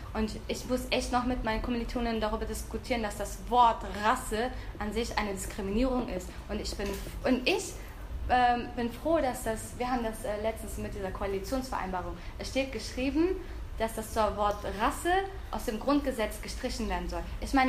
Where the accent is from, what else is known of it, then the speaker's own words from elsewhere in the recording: Berlin, Germany; Ja, weil ich bin in Berlin geboren.